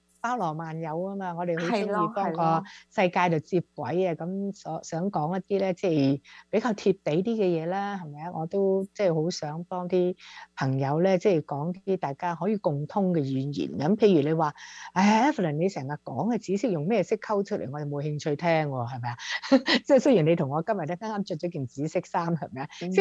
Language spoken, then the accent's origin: Cantonese; Panyu, Guangdong, China; 因為那個大叔咧去咗我鄉下嗰度，番禺嗰度